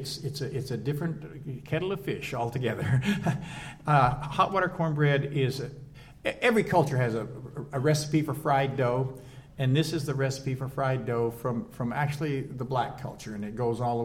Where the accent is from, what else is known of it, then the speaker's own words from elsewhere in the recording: New Mexico, United States; I grew up in New Mexico, from a small town in New Mexico.